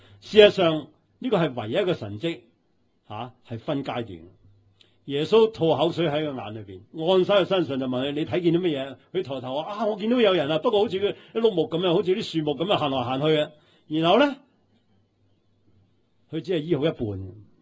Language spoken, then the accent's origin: Cantonese; New Territories, Hong Kong; 我在新界长大，好多啲蚊啊